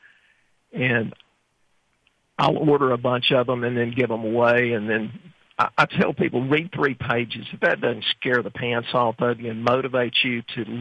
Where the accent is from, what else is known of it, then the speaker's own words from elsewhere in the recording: Texas, United States; Now, keep in mind, we're from Texas.